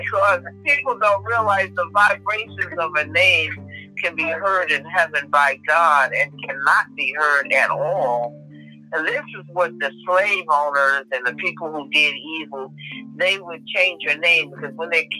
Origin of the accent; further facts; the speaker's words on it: New York, United States; I'm from New York